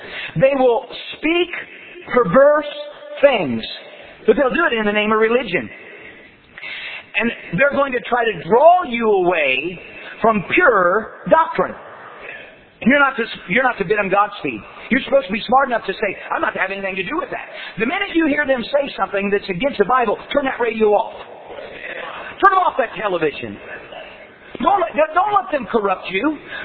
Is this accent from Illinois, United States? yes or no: no; Indiana, United States; I'm from Indiana.